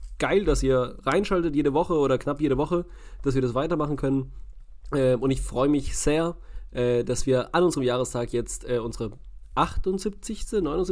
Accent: Berlin, Germany; born there; weil so wie wir sind ja auch in Berlin geboren.

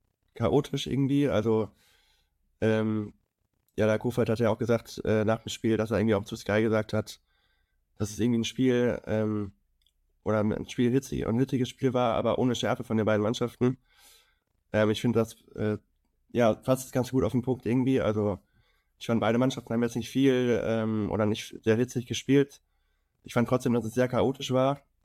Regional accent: Düsseldorf, North Rhine-Westphalia, Germany; als Düsseldorfer

